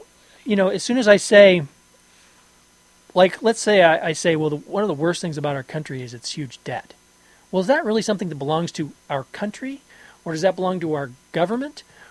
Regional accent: United States; Because you were born here.

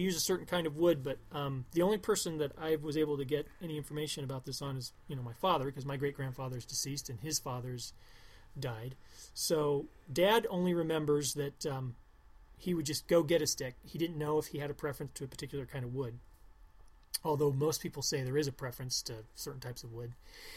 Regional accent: Iowa, United States; everybody already knows that I was born and raised in Iowa. I'm not actually from the hills myself.

